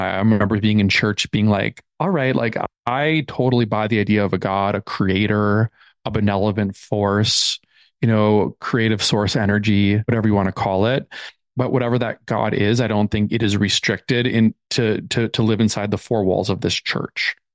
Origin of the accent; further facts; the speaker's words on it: Minnesota, United States; Midwest, United States, right? You're from Chicago. Yep. I'm from Minnesota.